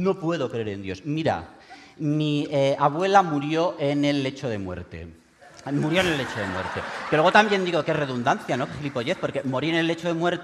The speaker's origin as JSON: {"language": "Spanish", "region": "Catalonia", "country": "Spain", "said": "Yo no sé si es que soy lenta o más lerda o es que soy catalana."}